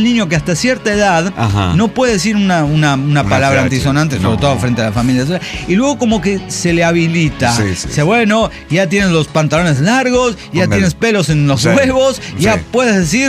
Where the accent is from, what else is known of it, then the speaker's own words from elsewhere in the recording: Villa Mercedes, San Luis, Argentina; Hace 14 años que los escucho. Soy de Villa Mercedes, San Luis, Argentina.